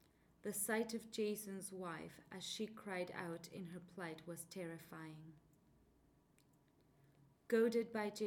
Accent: Mexico; English is a second language; moved away as an adult; also born or lived in Canada; I am from Mexico. I am 26 years old, and I was born and raised in Mexico, close to the Pacific Ocean side in the West Coast.

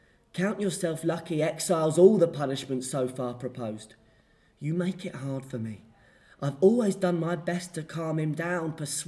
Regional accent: East of England, United Kingdom; accent: Essex; moved away; So I think my Essex accent, since I've moved up here, has become a bit more beefier than what it had been. But generally, in Essex, I think I kind of have a sort of posher accent in Essex

